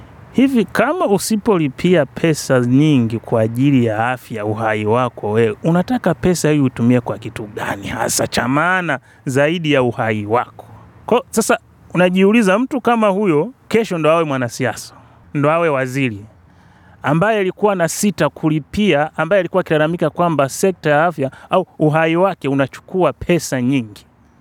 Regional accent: Tanzania; Mfano sisi Tanzania

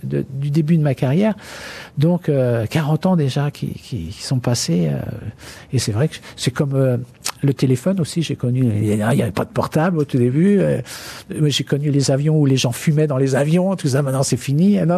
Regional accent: France; je suis français

